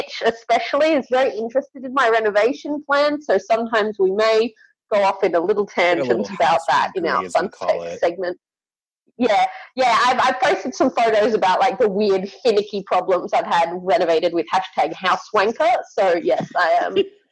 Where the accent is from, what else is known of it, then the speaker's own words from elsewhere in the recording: Australia; I am Australian. I'm in Sydney, Australia.